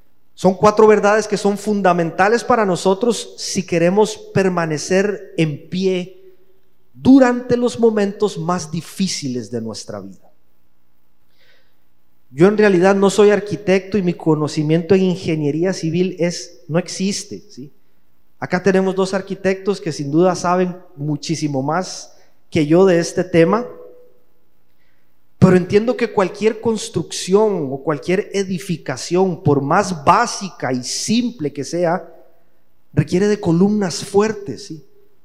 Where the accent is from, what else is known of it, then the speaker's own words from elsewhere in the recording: Costa Rica; En Costa Rica, ya en mi país, existe una campaña